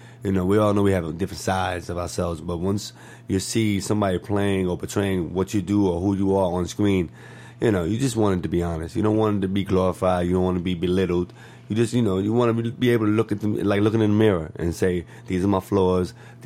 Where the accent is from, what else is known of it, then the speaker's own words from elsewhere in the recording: New York, United States; because normally, growing up in New York, you walk past them.